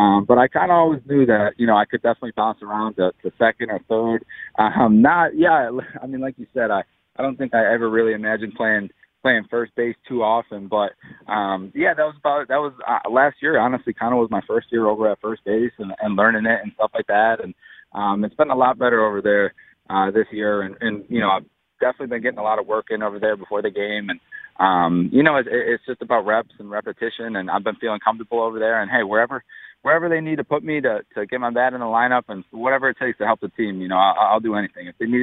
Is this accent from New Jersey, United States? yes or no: no; Wisconsin, United States; I grew up in Wisconsin. I played football. I played basketball